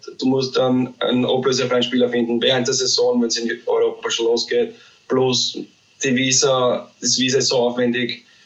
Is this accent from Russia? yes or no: no; Austria